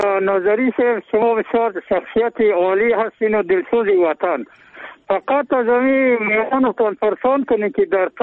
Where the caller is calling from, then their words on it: Jurm, Badakhshan, Afghanistan; بله بله از بدخشان هستم از ولسوالی جرم